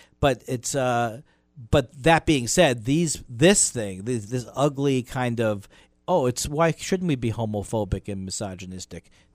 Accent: Long Island, New York, United States; those are the people I grew up with on Long Island who were bullies

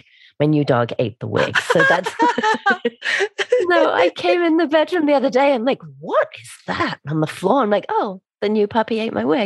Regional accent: England, United Kingdom; I'm from England, so we clean it up and we do more laundry.

